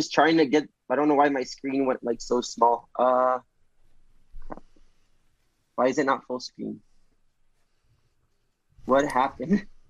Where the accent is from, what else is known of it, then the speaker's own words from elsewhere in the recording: New Jersey, United States; I'm from New Jersey, and I was born next to Rutgers.